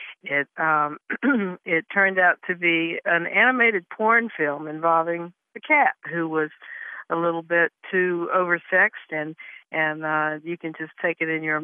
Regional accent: Holly Springs, United States; I'm from Holly Springs

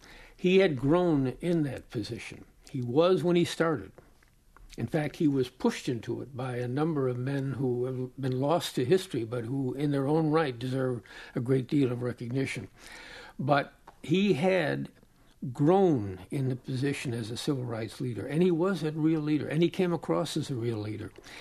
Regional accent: Chicago, Illinois, United States; I grew up in Chicago. There are lots of segregated and racially charged areas in Chicago.

